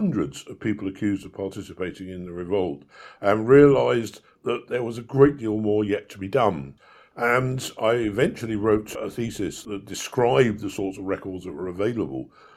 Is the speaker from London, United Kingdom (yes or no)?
yes; Battersea, London, United Kingdom; I'm from Battersea in London